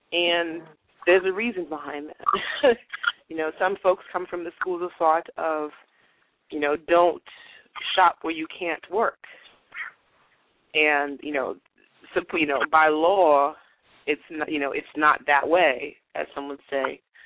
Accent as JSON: {"language": "English", "region": "Massachusetts", "country": "United States", "tie": "born or raised there", "lives_now": "New York, United States", "said": "I'm in New York, but I grew up in Massachusetts."}